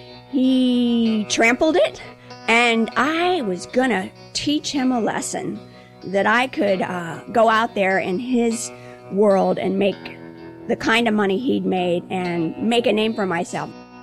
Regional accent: St. Petersburg, Florida, United States; I'm from St. Pete, Florida.

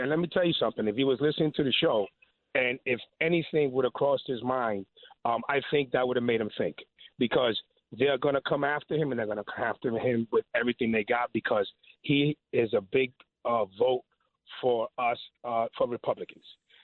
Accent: New York, United States; I'm just, as a New Yorker, to say that it was a historic event, the first legalized sale of marijuana.

